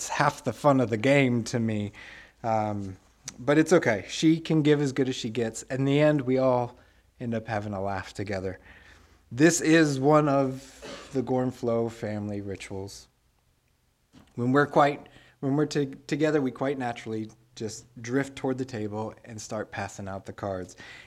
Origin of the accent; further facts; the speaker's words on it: Tyler, Texas, United States; Tommy, Barbara, Manny, they come from my hometown of Tyler, Texas.